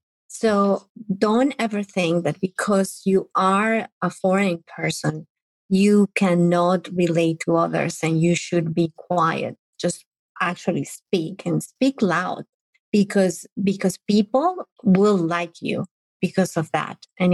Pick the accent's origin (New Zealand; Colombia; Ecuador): Colombia; moved away; as soon as I open my mouth with my accent and my Colombian face, people are like, what are you doing here? Like, why did you decide to move?